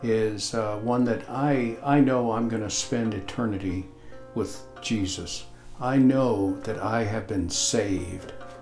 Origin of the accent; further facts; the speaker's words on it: Fallbrook, California, United States; I grew up in Fallbrook. I graduated from Fallbrook High and joined the Navy.